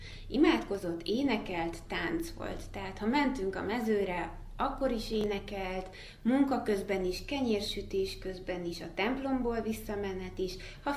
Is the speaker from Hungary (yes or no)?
no; Székely Land, Romania; Nyilván Székelyföld nekem azért is szívügyem, mert onnan származom, és mindig van egy kapcsolódásom oda-vissza